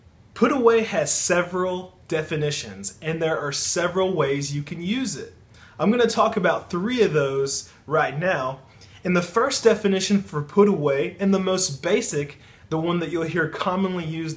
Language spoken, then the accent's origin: English; Louisiana, United States; I'm from Louisiana, which is in the southernmost part of the United States.